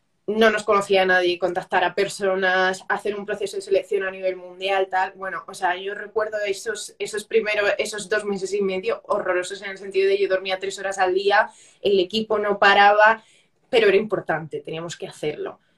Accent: Spain; los cofundadores sí, dos somos españoles

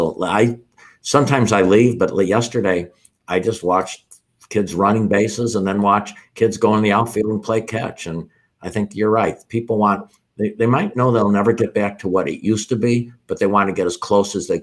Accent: Chicago, Illinois, United States; I'm from Chicago. So it reminded me of the White Sox jerseys that they wear sort of like that.

